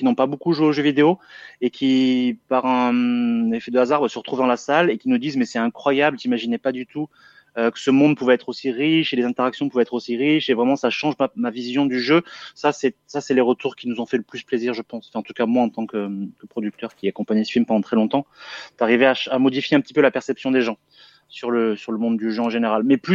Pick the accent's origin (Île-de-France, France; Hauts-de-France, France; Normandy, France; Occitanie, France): Occitanie, France; Alès; les forêts environnantes de Florac ou de chez moi à Alès